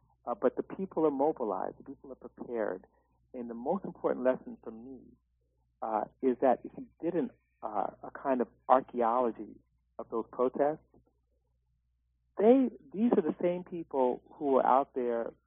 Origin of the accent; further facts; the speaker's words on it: New York City, New York, United States; I spent a lot of time in L.A., but being a New Yorker and you know coming out of a city where police. I grew up in the 60s when anti-police violence was just everyday life